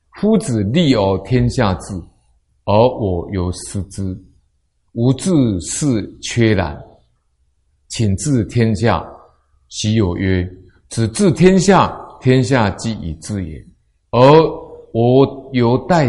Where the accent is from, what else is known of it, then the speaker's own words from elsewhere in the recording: China; 我们中国人讲说，贵为天子，富有四海